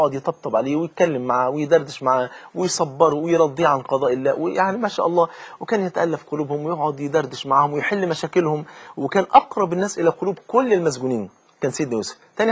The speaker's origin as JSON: {"language": "Arabic", "country": "Egypt", "said": "يعني حتى عندنا في مصر مثل يقول لك انا غنيه واحب الهديه"}